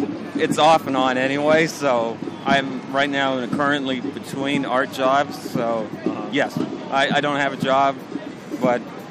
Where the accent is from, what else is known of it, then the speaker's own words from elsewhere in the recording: San Francisco, California, United States; I'm from San Francisco, California.